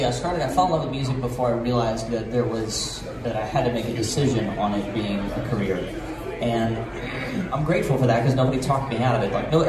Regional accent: Louisiana, United States; there's a bed and breakfast in my hometown, and the owner, Rocky Sonia, is friends with, like, everybody. And when I say everybody, I mean, like, every celebrity that comes into Lafayette, Louisiana, or Bow Ridge, Louisiana, they call him, they talk to him first.

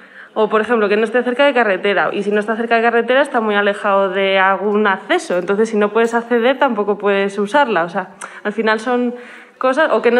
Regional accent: Madrid, Community of Madrid, Spain; born there; nací en Madrid, tengo 32 años y bueno, desde los 14 años como que tenía muy claro que quería vivir en el mundo rural porque la ciudad pues no me gustaba, nunca me ha gustado

